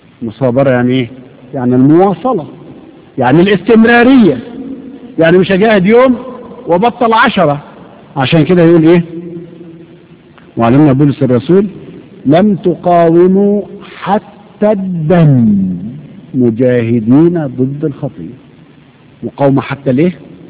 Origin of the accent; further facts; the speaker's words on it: Egypt; بيحكوا نكتة لطيفة قوي عن بناء السد العالي عندنا في مصر.